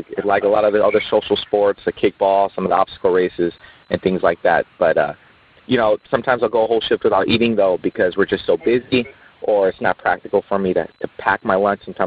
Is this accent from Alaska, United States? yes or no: no; Texas, United States; Hey, Ben and Brock. … from South Texas